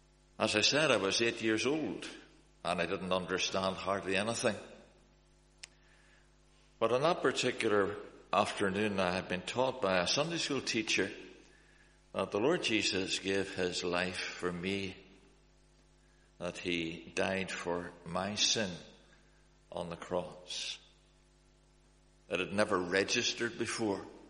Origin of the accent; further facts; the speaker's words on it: York, Yorkshire and the Humber, United Kingdom; born there; It was a great shock to me to discover when I was 9 years old that I was born in York. A real downer to be English, although it may be eligible to play cricket for Yorkshire